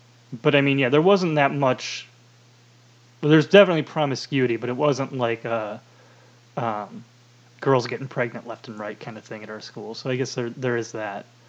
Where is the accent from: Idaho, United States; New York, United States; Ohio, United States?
Ohio, United States; Rocky River; I grew up in Rocky River, which is very similar to what the high school that is being portrayed in the movie is like.